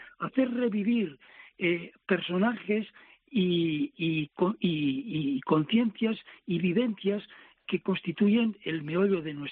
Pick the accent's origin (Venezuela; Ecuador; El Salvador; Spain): Spain; Burgos, Castile and León; Bueno, pues en mi pueblo, en Burgos, siempre se dice influyente.